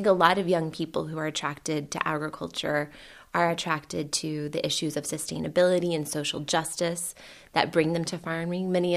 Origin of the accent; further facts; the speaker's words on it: Oklahoma, United States; for me, growing up in Oklahoma, it's definitely a place where many of my peers couldn't wait to get out